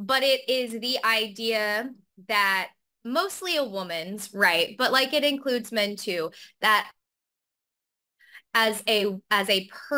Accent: Branson, Missouri, United States; Branson, baby.

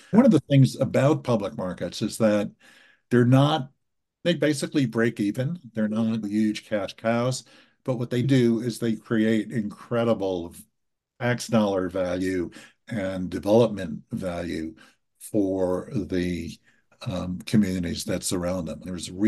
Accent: Asheville, North Carolina, United States; was in my hometown. I live outside of Asheville, North Carolina.

